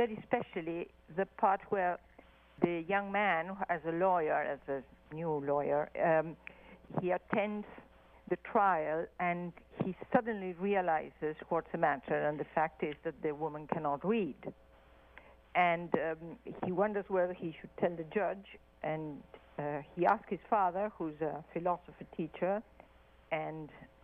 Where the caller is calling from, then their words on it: Buenos Aires, Argentina; I'm calling from Buenos Aires, Argentina.